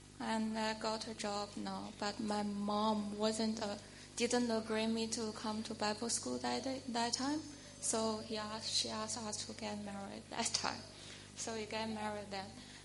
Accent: New Zealand; I'm from New Zealand, Bishop.

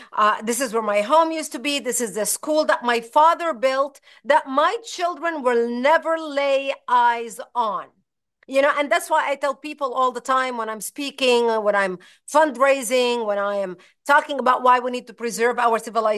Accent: Lebanon; As a woman, I will never regret growing up in Lebanon.

